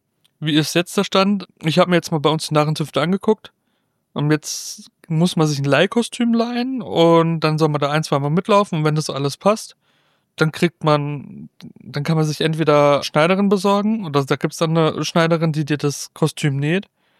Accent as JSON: {"language": "German", "town": "Freiburg", "region": "Baden-Württemberg", "country": "Germany", "said": "Naja, ich komme ja aus Freiburg"}